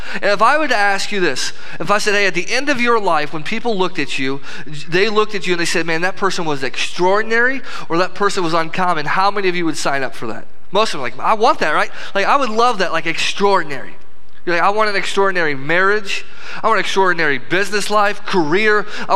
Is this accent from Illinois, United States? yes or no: yes; Illinois, United States; now in Indiana, United States; I'm from Illinois, and now we live in Indiana.